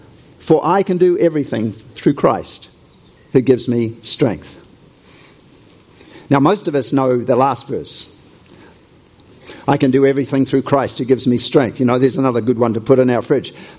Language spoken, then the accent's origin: English; New Zealand; I come from New Zealand, and we have a lot of cows in New Zealand. When I grew up, there were 4 cows for every human.